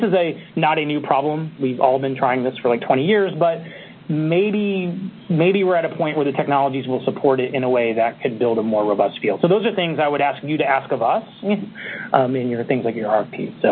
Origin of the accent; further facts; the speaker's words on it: United States; And I grew up on Lake Michigan, so I'm thinking, oh, my God, this is just crazy.